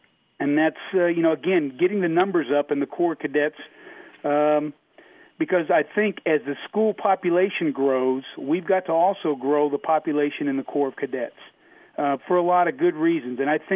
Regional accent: Houston, Texas, United States; Well, if you look at my bio, I grew up here in Houston, Texas

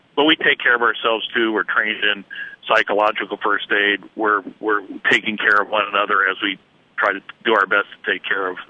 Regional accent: Texas, United States; Well, as a Texan, as I explained to our friends who come in from other parts of the United States, it's different here

